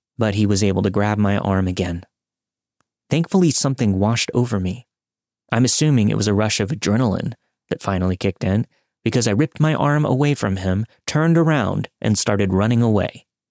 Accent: Holland, Michigan, United States; We're from Michigan, so we took the train from Holland to Chicago.

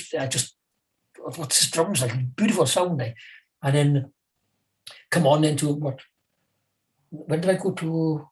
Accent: Wales, United Kingdom; he was making me very welcome because I come from Wales, like, you know.

